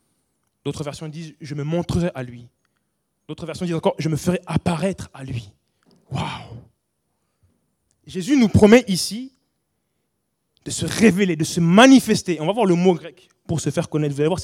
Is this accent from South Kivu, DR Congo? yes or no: no; Kinshasa, DR Congo; born there; je suis métisse, mon père était blanc, français. Et en plus, je suis né là-bas. Je suis né à Kinshasa, au Zaïre à l'époque, ça s'appelait. Bref, je ferme la parenthèse. Avant d'être français d'origine congolaise, je suis citoyen du ciel.